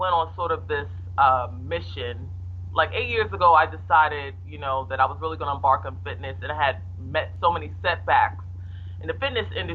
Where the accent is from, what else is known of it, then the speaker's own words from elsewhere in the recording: Nigeria; I mentioned myself as Nigerian, and then a person was like, oh, she's a powerhouse, a Nigerian powerhouse.